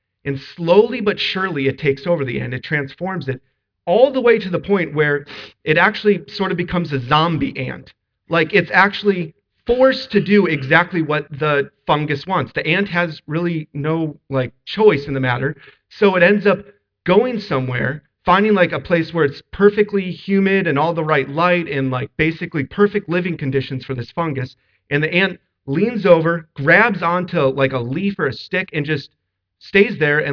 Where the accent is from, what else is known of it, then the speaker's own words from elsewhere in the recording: Arizona, United States; In Arizona, I grew up in Arizona and we had a swimming pool